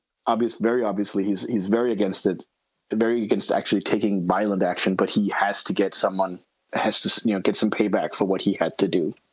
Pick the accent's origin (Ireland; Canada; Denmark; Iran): Denmark; accent: American; I'm sure some of you who listen to this might think I might be American. I am not American. I am actually from Denmark.